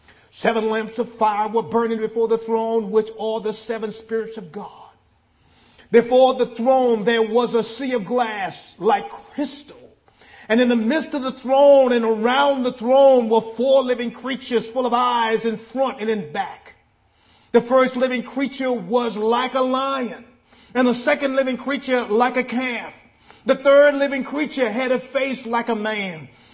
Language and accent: English; New Orleans, Louisiana, United States; I remember growing up in New Orleans, Louisiana, used to be some serious electrical storms.